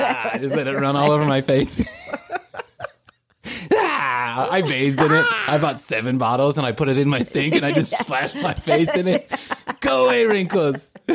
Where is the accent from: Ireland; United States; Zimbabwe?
Ireland; First of all, I'm Irish.